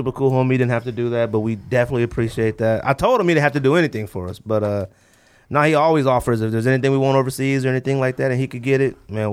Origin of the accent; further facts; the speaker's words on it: Maryland, United States; now in Shanghai, China; I have been living in Shanghai China for 6 years now, but I hail from Maryland.